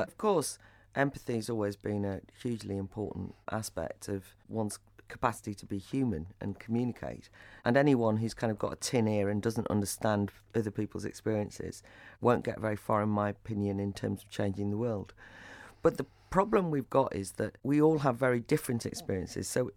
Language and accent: English; Wales, United Kingdom; also born or lived in Ireland; I was brought up in Wales, so I can add that in. As a Welsh-Irish woman, you know, as a woman from, you know, a working class background.